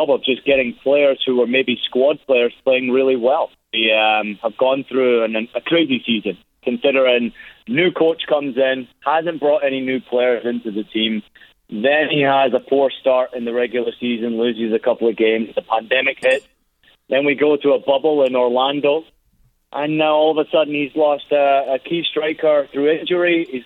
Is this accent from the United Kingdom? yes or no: yes; Scotland, United Kingdom; also born or lived in United States; Obviously, I was born in the States, and I don't sound it because I grew up in Scotland. My mom is Scottish